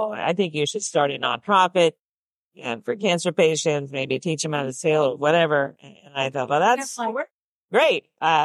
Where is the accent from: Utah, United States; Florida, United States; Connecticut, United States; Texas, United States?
Connecticut, United States; And so I grew up sailing in Connecticut all my life.